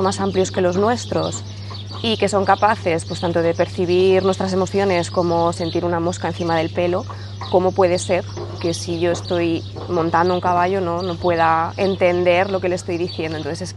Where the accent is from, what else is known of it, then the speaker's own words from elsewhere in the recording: Barcelona, Catalonia, Spain; De Barcelona.